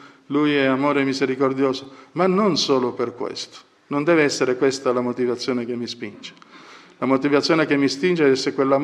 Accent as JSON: {"language": "Italian", "country": "Somalia", "tie": "born or raised there", "said": "Sapete che io sono nato in Somalia, ho vissuto quando ero piccolino, poi quando avevo 8 e 10 anni e poi durante le vacanze fino a dai 10 ai 18 sono stato 3 volte."}